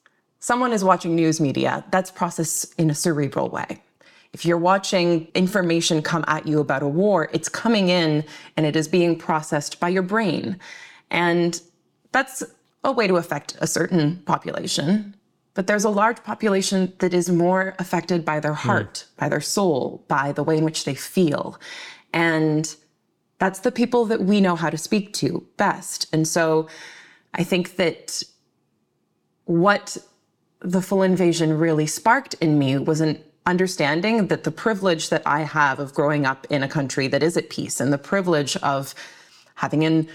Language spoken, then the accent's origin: English; Ottawa, Ontario, Canada; I grew up in Ottawa in a family that was very involved in political life in a lot of different ways across the country